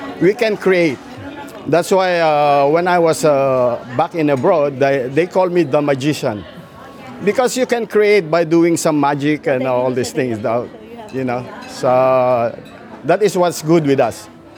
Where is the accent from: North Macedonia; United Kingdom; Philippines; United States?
Philippines; Baguio, Cordillera Administrative Region; I'm from the Cordillera region of Baguio City, so I love cooking mostly my, my own food.